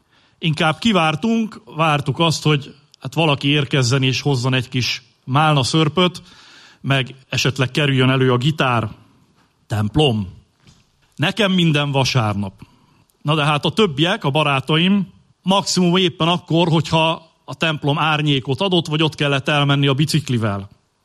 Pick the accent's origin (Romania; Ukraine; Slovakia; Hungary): Hungary; Borsodnádasd, Borsod-Abaúj-Zemplén; Ugyanis egy borsodi srác voltam, vagyok, szívemben mindig. A 90-es évek előtt születtem, nem olyan túl messze innen Borsodnádasdon nőttem föl